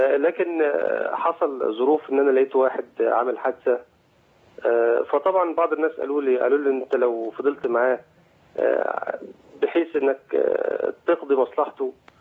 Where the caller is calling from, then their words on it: 10th of Ramadan City, Sharqia Governorate, Egypt; انا دلوقتي بتكلم من العاشر.